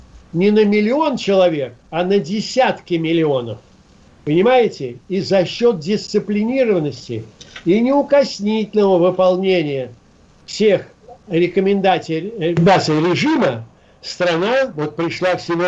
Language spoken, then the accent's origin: Russian; Moscow, Russia; Вот мы, москвичи